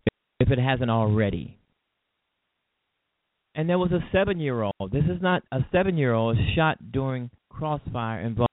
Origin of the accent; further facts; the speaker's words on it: Chicago, Illinois, United States; And I'm proud to say that I'm a Chicagoan. This is a beautiful city. It's a wonderful city. It's a great city.